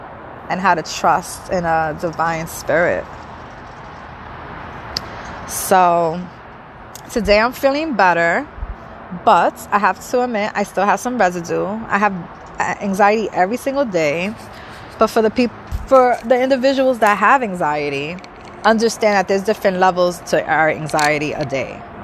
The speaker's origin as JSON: {"language": "English", "town": "New York City", "region": "New York", "country": "United States", "said": "I'm from New York City, the Bronx, the borough of the Bronx."}